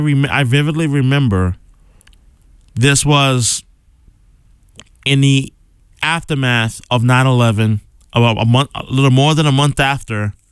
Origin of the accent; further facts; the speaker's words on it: New York, United States; I was born and raised in New York, and growing up as a kid, I watched Derek Jeter play.